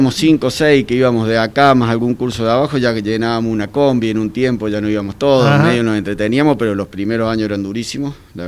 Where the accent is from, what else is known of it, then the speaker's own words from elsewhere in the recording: General Paz, Córdoba, Argentina; also born or lived in Mendoza; Nací en Mendoza, me crié en el campo en General Paz, venía al colegio en Jesús María, todos los días me traían del campo.